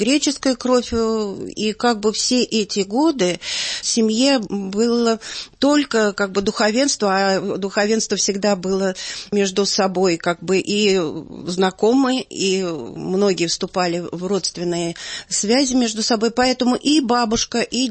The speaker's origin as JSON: {"language": "Russian", "region": "Moscow", "country": "Russia", "tie": "born or raised there", "said": "В этой среде я выросла, несмотря на то, что папа был генерал, занимал большие посты, я выросла в Елохово."}